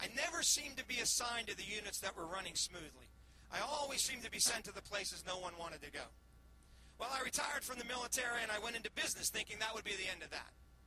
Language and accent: English; Pennsylvania, United States; And you know, I'm from the Mon Valley. I like to be in the middle of a fight. We know how to fight in the Mon Valley.